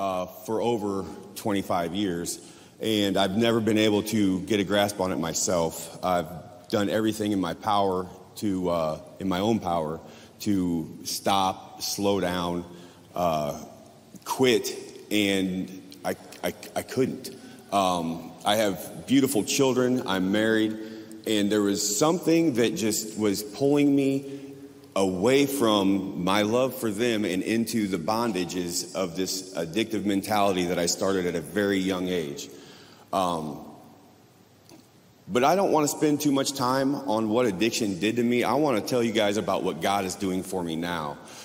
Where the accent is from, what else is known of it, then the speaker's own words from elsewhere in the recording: Quincy, Illinois, United States; I'm 41 years old, and I'm from Quincy, Illinois.